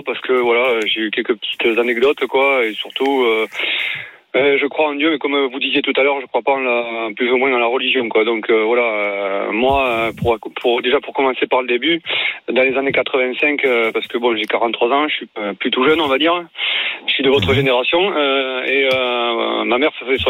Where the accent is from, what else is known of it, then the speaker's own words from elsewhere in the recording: Tonneins, Nouvelle-Aquitaine, France; je suis originaire de Tonnes, c'est dans le Lot-et-Garonne